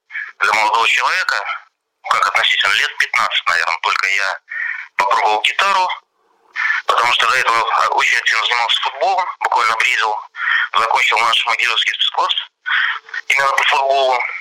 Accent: Bykhov, Mogilev Region, Belarus; мы попали в мой родной городок под названием Быхов, если кто-то знает

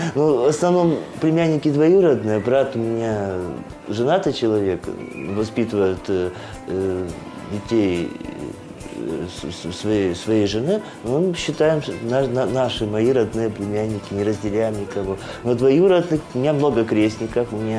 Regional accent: Lipin Bor, Vologda Oblast, Russia; Я с Вологодской области, из небольшого райцентра сельского, из красивого места, села Липинбор называется. На берегу большого-большого белого озера, красивого жемчужина нашего северного белозерья.

